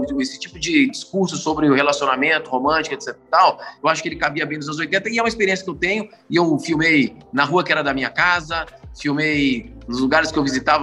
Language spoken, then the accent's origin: Portuguese; Brasília, Federal District, Brazil; eu sou de Brasília